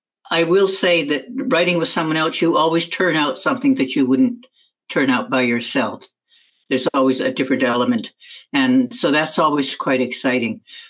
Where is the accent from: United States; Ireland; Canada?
Canada; Chatham, Ontario; I come from Chatham, Ontario, originally